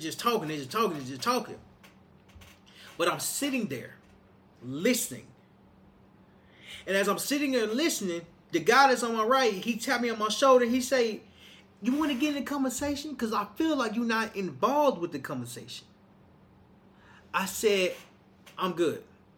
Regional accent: Little Rock, Arkansas, United States; moved away; When I left my hometown, Little Rock, Arkansas, I left because I wanted something new.

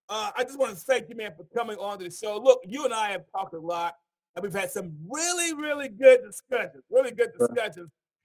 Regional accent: Mount Vernon, New York, United States; I'm from Mount Vernon. So

